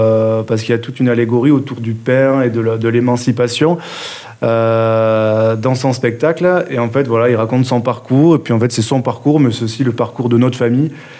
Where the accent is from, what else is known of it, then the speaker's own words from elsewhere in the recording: Arthez-de-Béarn, Nouvelle-Aquitaine, France; puisqu'on est d'Arthez de Berne à la base.